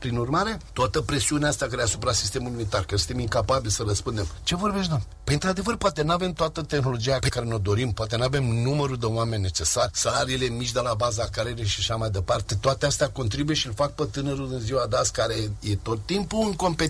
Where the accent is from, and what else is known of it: Romania